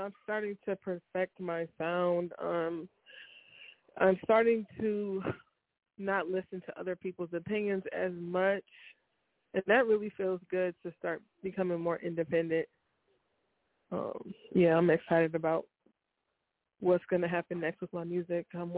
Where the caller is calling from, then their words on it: Minnesota, United States; I'm calling from Minnesota.